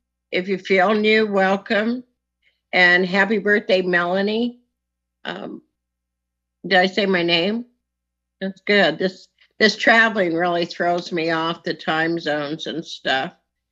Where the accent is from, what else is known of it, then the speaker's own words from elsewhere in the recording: Phoenix, Arizona, United States; also born or lived in Houston, United States; I was raised in Phoenix, born in Houston, Texas, and I'm telling you, I was a good Catholic school kid at St. Agnes